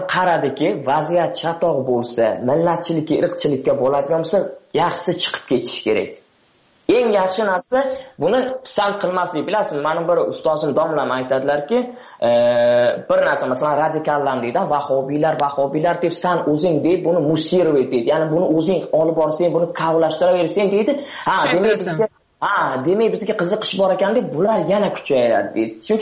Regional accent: Tajikistan; now in Russia; men talabaman, Rossiyada o'qiyman, o'zim Tojikiston fuqarosiman, Tojikistondanman.

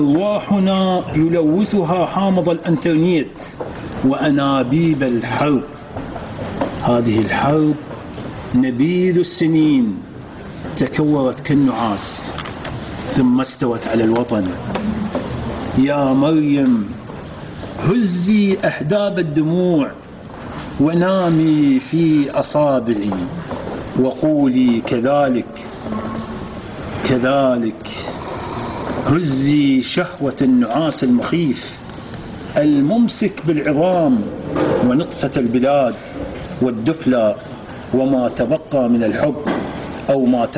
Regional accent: Iraq; moved away; أنا خرجت من العراق عام 1994

